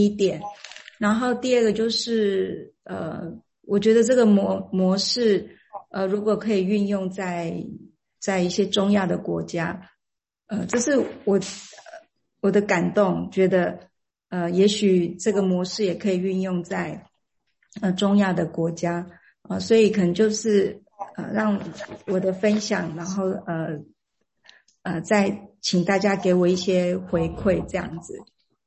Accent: Taiwan; 就很感动可以跟你们一起祷告。那我来自台湾，我现在人在台东。

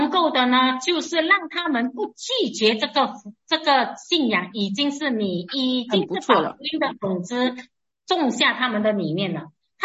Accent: Malaysia; 我说我们是马来西亚人

